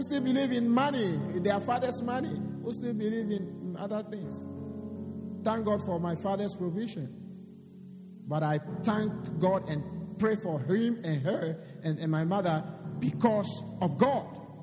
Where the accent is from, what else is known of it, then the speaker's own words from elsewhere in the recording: Ghana; Yeah, I'm from Africa. I'm from Ghana. In my culture, we believe in traditional belief